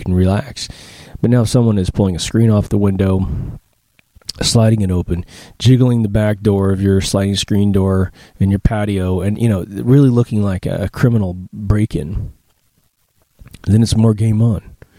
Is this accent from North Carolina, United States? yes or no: no; Kansas, United States; I grew up in cowboy land, okay? I grew up in Kansas. My family was extremely embedded into Kansas, right?